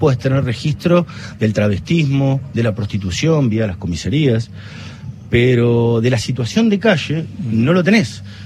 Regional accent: San Martín, Buenos Aires Province, Argentina; Viví yo la dictadura, en toda mi infancia. Yo soy de San Martín, pasaba por el Liceo Militar

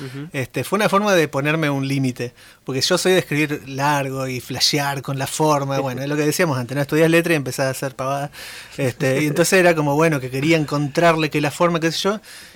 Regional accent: Sastre, Santa Fe, Argentina; yo nací en Santa Fe, pero me crié en un pueblito que se llama Sastre

